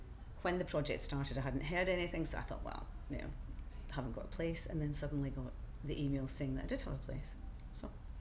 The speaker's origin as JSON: {"language": "English", "town": "Dundee", "region": "Scotland", "country": "United Kingdom", "said": "I was born on the 24th of September 1952 and I'm from Dundee in Scotland."}